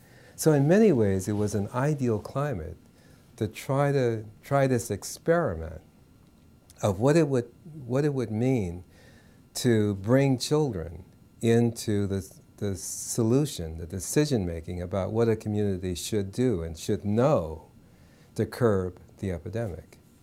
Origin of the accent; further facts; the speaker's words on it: New Orleans, Louisiana, United States; I grew up in New Orleans, and Katrina was devastation like New Orleans has